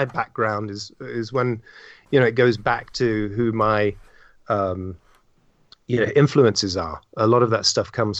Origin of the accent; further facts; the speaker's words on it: South East England, United Kingdom; when I was back in the UK, I was born and brought up in Oxfordshire.